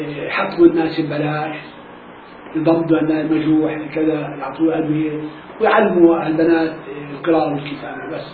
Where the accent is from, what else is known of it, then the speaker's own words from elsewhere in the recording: Palestine; accent: Palestinian; نحن نسميها بلهجتنا الفلسطينية نقولها حكورة.